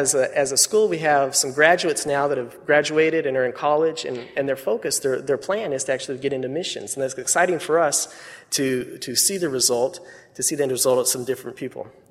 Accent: United States; Because I'm an American.

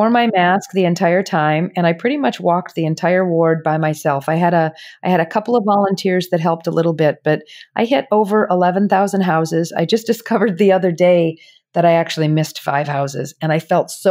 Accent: Rochester, United States; I grew up in Rochester before I left for bigger cities, you know, for college and after college the first time. And so I grew up here. I know my community. I know Southeast Rochester

